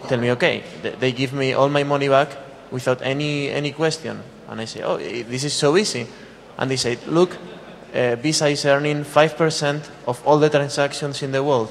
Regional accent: Spain; I'm from Spain, and someone copied my credit card

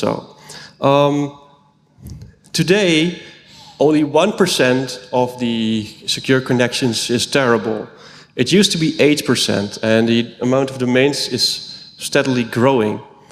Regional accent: Netherlands; English is a second language; I'm from the Netherlands, as you might have spotted.

